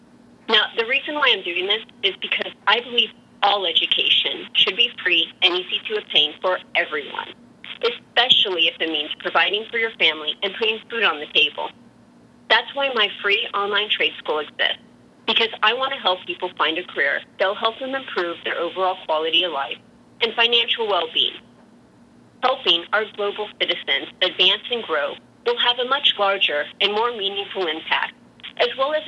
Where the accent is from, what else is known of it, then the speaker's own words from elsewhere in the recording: Las Vegas, Nevada, United States; I'm from Las Vegas.